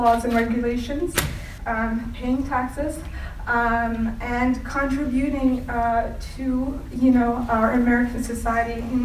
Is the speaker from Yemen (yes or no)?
yes; Yemen; English is a second language; now in United States; And I'm from Yemen.